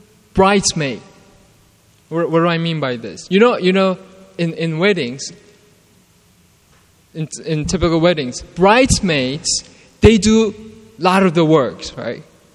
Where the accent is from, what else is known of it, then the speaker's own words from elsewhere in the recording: New York City, New York, United States; when I was growing up in New York City, when there was some scary situations